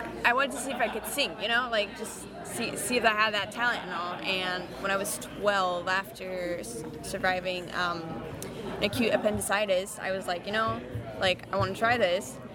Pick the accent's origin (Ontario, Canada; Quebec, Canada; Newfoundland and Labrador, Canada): Quebec, Canada; Greenfield Park; born there; now in Saint-Jérôme, Canada; I was born in Greenfield Park, so it's a lot. It's close to Montreal, and then I moved a lot as a kid, and now we're a lot more north, so more in the country side of it.